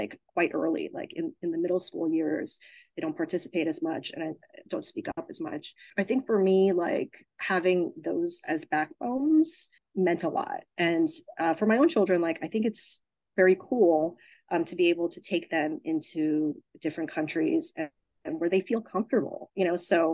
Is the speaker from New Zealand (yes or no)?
no; New York, United States; I loved growing up in New York. It's not the easiest place to grow up in, but I think it makes you a very strong adult and just, you know, kind of street savvy.